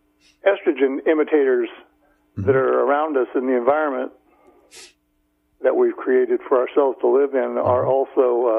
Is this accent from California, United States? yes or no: yes; California, United States; I'm from Southern Humboldt here.